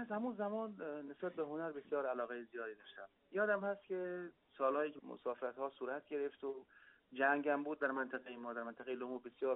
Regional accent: Jaghori, Ghazni, Afghanistan; من اهل جاغوری، من زادگاهم، پدر مادرم همش ما در جاغوری بوده، رشد کردن، ریشه داشتن

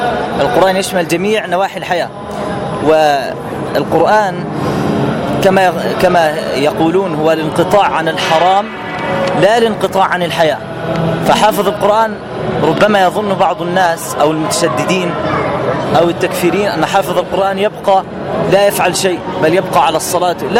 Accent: Jordan; يعني عندما كنت صغيرا، ذهبت إلى مركز، أو أمي هي التي أرسلتني إلى مركز عندنا في الأردن

